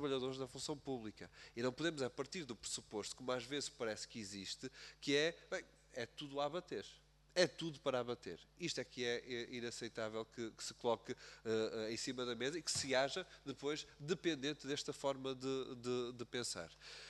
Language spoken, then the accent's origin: Portuguese; Aveiro, Portugal; Eu sou do Distrito de Aveiro, eleito pelo Distrito de Aveiro.